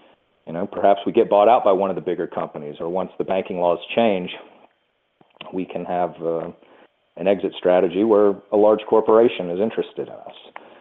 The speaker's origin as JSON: {"language": "English", "region": "Louisiana", "country": "United States", "tie": "born or raised there", "said": "I grew up in Louisiana. It's a very, very much the Bible Belt"}